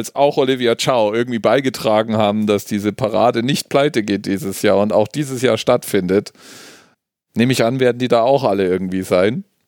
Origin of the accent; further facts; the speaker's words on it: Germany; Und dann ist es natürlich so, wir als Deutsche finden es angenehm.